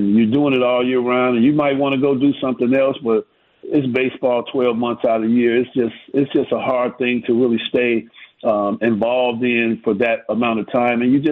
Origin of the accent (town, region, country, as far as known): Chicago, Illinois, United States; born or raised there